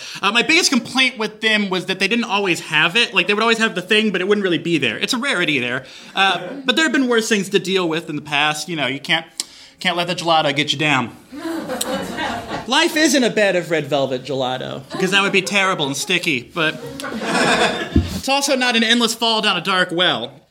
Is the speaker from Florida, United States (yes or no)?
no; Texas, United States; I'm from Texas.